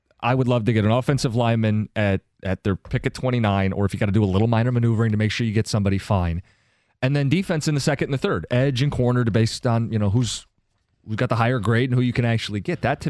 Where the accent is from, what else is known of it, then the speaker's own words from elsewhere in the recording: Livonia, Michigan, United States; born there; I was born in Livonia.